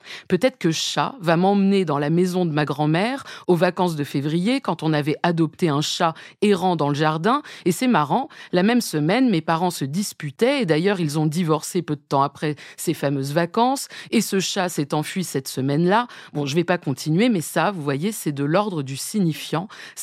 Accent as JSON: {"language": "French", "country": "France", "said": "Et en tant que Française, ça peut m'évoquer le gâteau à manger."}